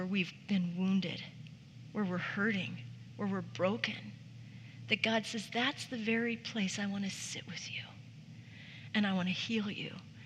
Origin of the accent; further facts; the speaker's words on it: Ireland; I'm an Irish girl